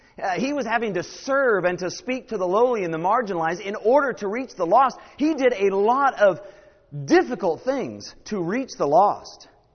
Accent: California, United States; I am from Northern California.

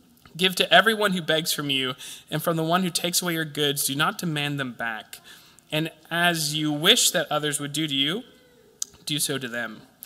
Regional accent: United States; I thought I was pretty diverse in my cultural experiences, but as an American, this is extraordinarily difficult for me

